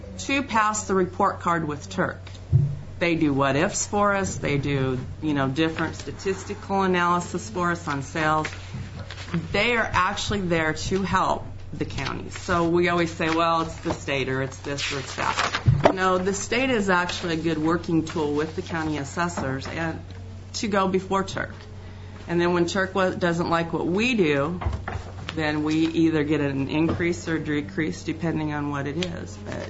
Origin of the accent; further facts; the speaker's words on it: Wymore, Nebraska, United States; Wymore is my hometown.